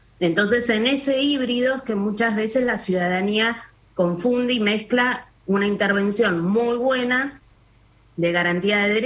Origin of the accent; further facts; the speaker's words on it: Comodoro Rivadavia, Chubut, Argentina; Bueno, como bien decís, soy patagónica, ¿no?, de la ciudad de Comodoro Rivadavia